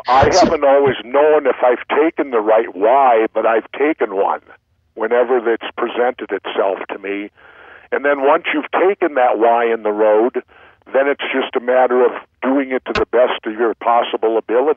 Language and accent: English; Minneapolis, Minnesota, United States; Well, you know, I grew up in South Minneapolis. I was born in 1951